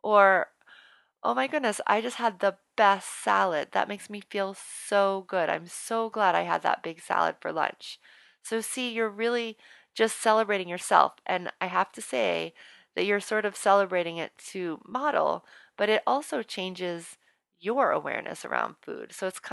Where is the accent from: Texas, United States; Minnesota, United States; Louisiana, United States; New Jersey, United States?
Louisiana, United States; New Orleans; And I grew up in New Orleans, so there was no shortage of fun events happening.